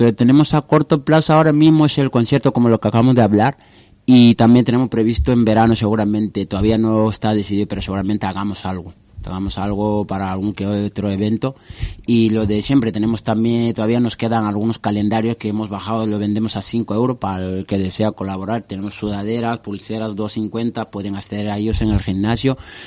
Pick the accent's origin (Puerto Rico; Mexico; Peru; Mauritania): Mauritania; Fereni; Fereni en Mauritania, sí, en mi pueblo. Mi pueblo natal